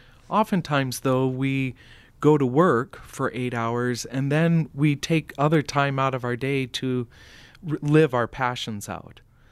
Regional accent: Rapid City, South Dakota, United States; I'm a fifth-generation South Dakotan raised in Rapid City, and when I came back home

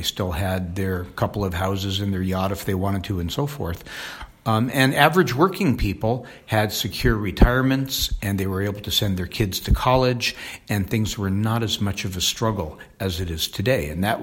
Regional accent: Los Angeles, California, United States; Growing up in Los Angeles, Local 47

